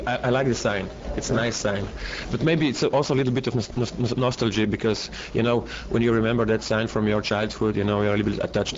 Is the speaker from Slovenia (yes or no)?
yes; Tolmin, Slovenia; this film was shot in my hometown, in Tolmin. It's very close to the Italian border.